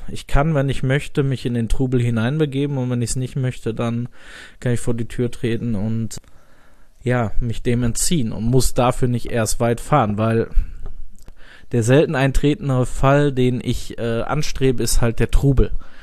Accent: North Rhine-Westphalia, Germany; Ich bin halt im Ruhrgebiet aufgewachsen, jetzt aber auch nicht innenstadtnah, also schon in den, ja, bekannten Vororten von Großstädten, die ja so ein zuweilen Mix anbieten zwischen ländlichen Strukturen und städtischen.

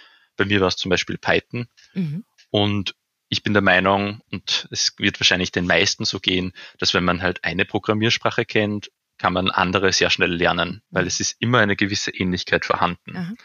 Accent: Upper Austria, Austria; moved away as an adult; now in Vienna, Austria; Ja, ich bin ja eigentlich aus Oberösterreich und dort bin ich auf ein Gymnasium gegangen und nach der Matura bin ich dann nach Wien gezogen und habe dort Mathematik studiert auf der Uni Wien, allerdings nur den Bachelor.

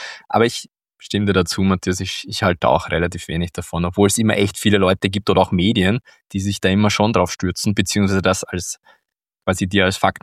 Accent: Austria; wir als Österreicher und Rezession sind Best Friends zurzeit

